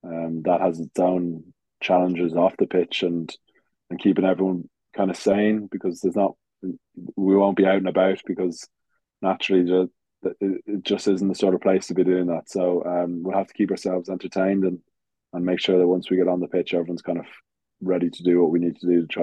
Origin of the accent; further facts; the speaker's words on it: Ireland; It's always, as Irish cricketers, it's always great to go to these countries that are so passionate about the game. We don't really see that firsthand in our country.